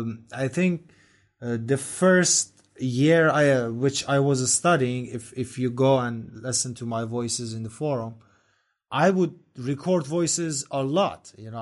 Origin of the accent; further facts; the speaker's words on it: Rasht, Gilan, Iran; English is a second language; Yeah, I am from Rash. You know, when you come to Rash, people speak loudly. So that's our characteristic. That's why I speak loudly.